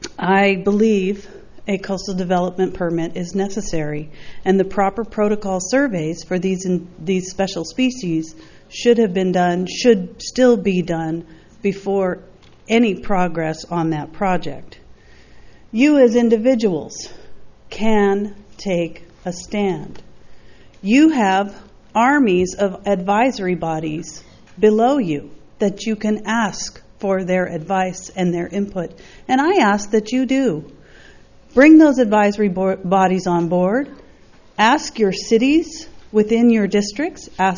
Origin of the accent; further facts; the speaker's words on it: Los Osos, California, United States; from Los Osos